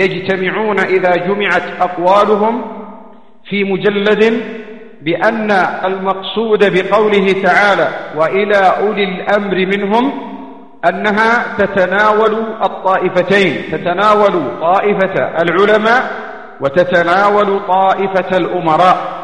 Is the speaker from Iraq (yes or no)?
no; Yemen; من أول نشوء الفتن وظهورها عندنا في اليمن من عام 1410